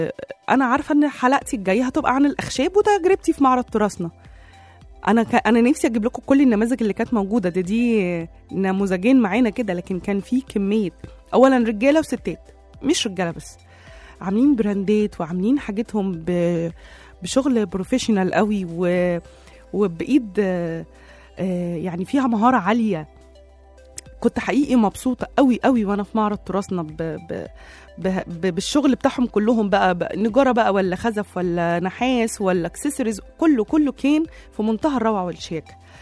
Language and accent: Arabic; Egypt; وحقيقي انا فخوره ان انا مصريه